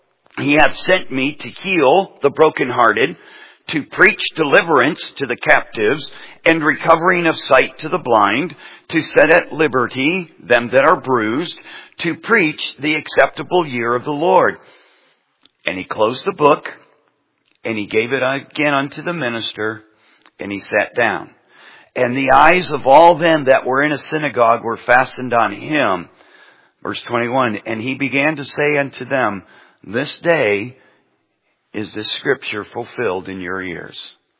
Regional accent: Michigan, United States; When I grew up in Michigan, that was stuff that grew in a ditch, okay?

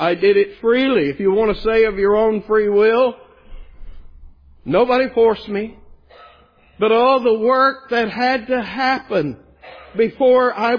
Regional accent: Bible Belt, United States; Now, I realize you and I, we grew up here in the Bible Belt.

